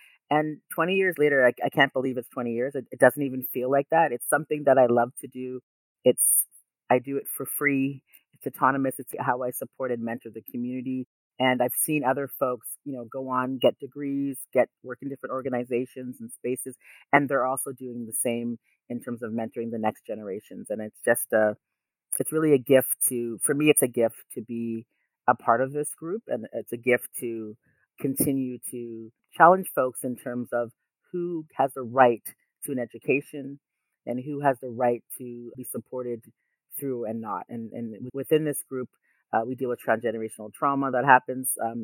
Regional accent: Canada; I had a lot of experience growing up in the Canadian context because I grew up here, and going through an educational system that was really violent and problematic.

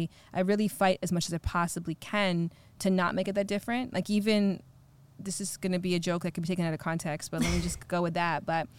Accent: Canada; I'm from Canada

